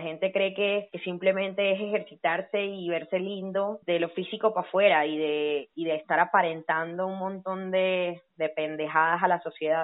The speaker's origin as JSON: {"language": "Spanish", "town": "Mompox", "region": "Bolívar", "country": "Colombia", "said": "una invitada de mi tierra, de Mompox"}